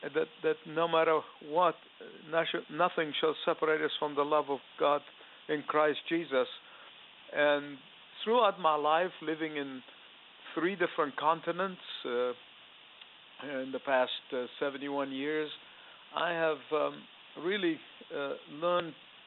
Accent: Egypt; I grew up in Egypt. Our family was a large family, we ethnically Christian family

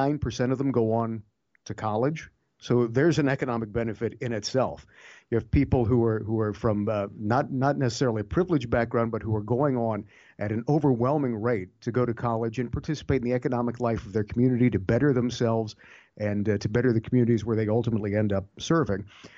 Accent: Ohio, United States; So back in my home state of Ohio, you have this set of sad situation.

